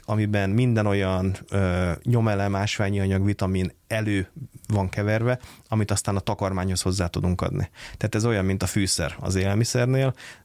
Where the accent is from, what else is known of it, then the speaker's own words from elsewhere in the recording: Hungary; mondtam, hogy magyar vagyok